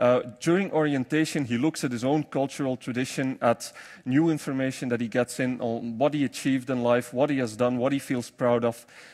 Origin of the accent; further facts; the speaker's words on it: Belgium; English is a second language; I come here from Belgium